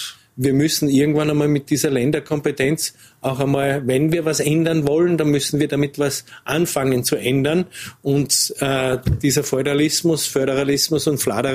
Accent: Salzburg, Austria; und ich komme aus Salzburg

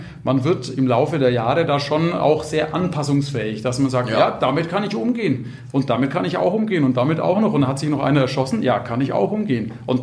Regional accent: Unterfarnbach, Bavaria, Germany; das ist irgendwie so unser oder mein Bezugspunkt hier, Burgfarnbach, oder wir kommen aus Unterfarnbach

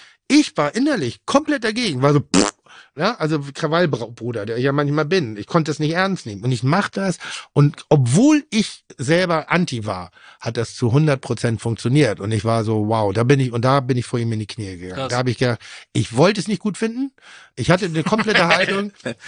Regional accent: Northern Germany, Germany; Und halt Nordisch, ich bin Norddeutscher, mag das.

